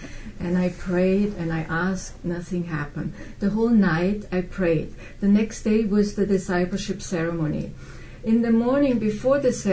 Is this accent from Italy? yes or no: yes; northern Italy, Italy; I'm from North Italy